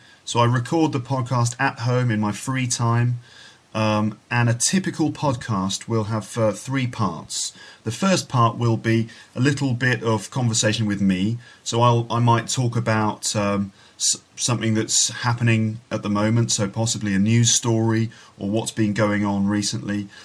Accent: England, United Kingdom; of course, because I'm English.

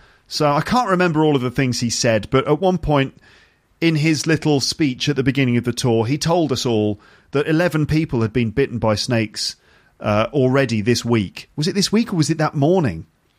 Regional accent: United Kingdom; Like for me as a British person, if I give someone five, I usually get it wrong

